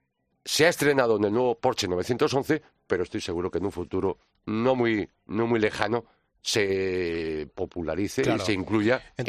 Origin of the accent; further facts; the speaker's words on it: Pontevedra, Galicia, Spain; Y Pontevedra es mi tierra natal